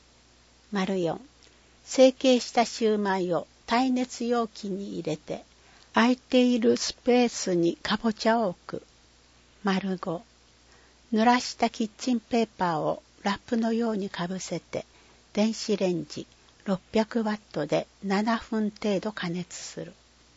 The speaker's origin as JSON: {"language": "Japanese", "region": "Okinawa", "country": "Japan", "said": "私たち、ウチナーンチューは、沖縄戦の悲惨さを多くの方に知ってほしいと訴えてきました。"}